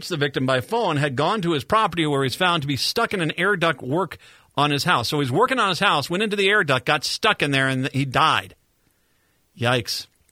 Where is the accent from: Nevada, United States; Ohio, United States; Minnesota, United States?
Minnesota, United States; But I feel like I failed as a Minnesotan. I got to turn in my Minnesota badge.